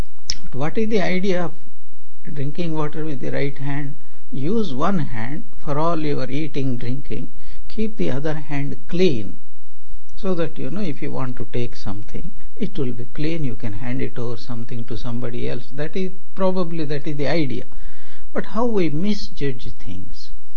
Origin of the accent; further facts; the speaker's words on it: South India, India; I am from South India, and first time I went to Bengal